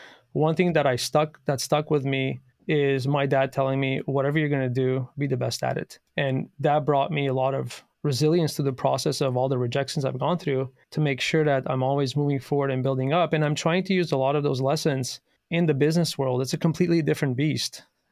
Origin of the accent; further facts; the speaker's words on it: Canada; born there; I was born in Canada